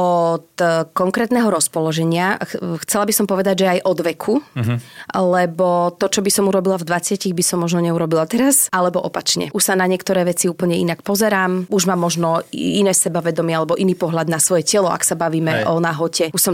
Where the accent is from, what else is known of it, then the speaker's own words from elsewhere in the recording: Bratislava, Bratislava Region, Slovakia; keďže ja som teda z Bratislavy, tak som bola medzi nimi.